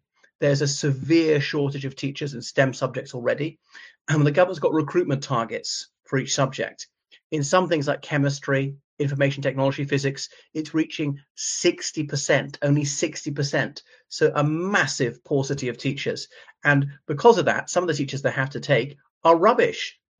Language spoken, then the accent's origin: English; Ireland; from Ireland.